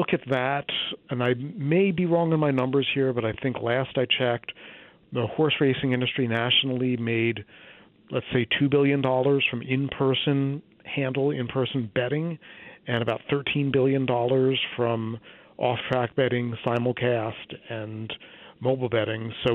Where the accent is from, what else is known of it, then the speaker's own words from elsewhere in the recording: Atlantic City, New Jersey, United States; I grew up in Atlantic City, and one of my earliest memories is watching them blow up the old hotels and build casinos there.